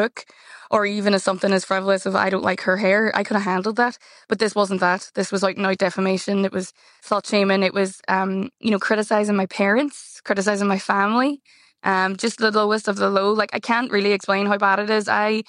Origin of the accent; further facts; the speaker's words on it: Derry, Northern Ireland, United Kingdom; there's a woman I know from my hometown in Derry.